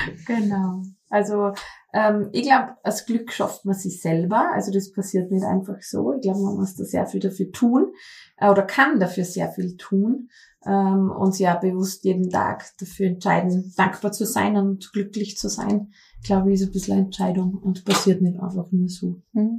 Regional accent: Fuschl, Salzburg, Austria; also born or lived in Thalgau; geboren bin ich eigentlich in Thalgau, bin 4, 5 Jahre in Thalgau gewesen, meine Mama ist von da, also wir sind mit der Familie, dass er eingegliedert in diesen Ort, sind dann aber nach Fuschl gezogen, das ist die Nachbargemeinde.

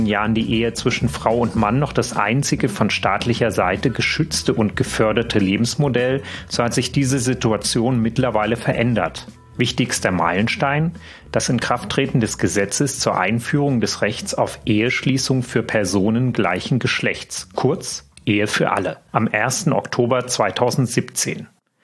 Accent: Leipzig, Saxony, Germany; ich komme aus Leipzig

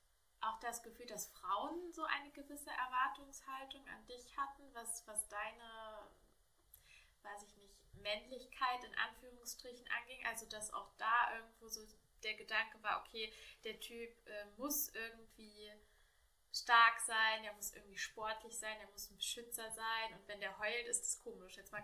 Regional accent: Thuringia, Germany; Und wenn ich zum Beispiel an meine Jugend und ja, an meine Jugend in Thüringen zurückdenke

